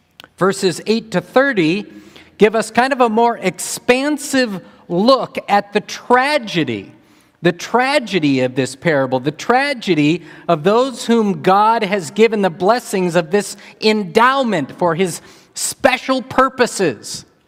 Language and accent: English; Iowa, United States; We're all from Iowa. And you know, here in Iowa, you can have a written lease or even a handshake agreement.